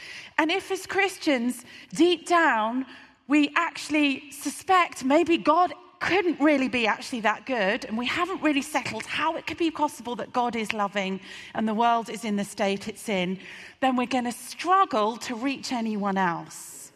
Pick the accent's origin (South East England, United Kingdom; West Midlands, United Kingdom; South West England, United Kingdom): West Midlands, United Kingdom; Birmingham; As a teenager, I grew up in Birmingham.